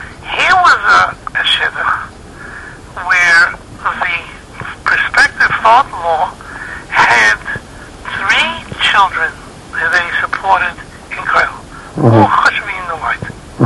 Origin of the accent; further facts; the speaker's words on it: Philadelphia, Pennsylvania, United States; moved away as an adult; now in Lakewood, United States; I came to Lakewood from Philadelphia, I was 20 years old.